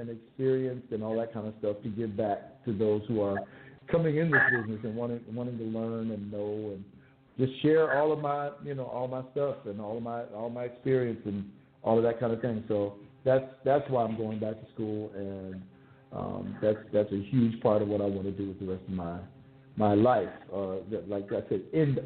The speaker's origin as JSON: {"language": "English", "town": "Los Angeles", "region": "California", "country": "United States", "tie": "born or raised there", "said": "I grew up in Los Angeles, y'all know"}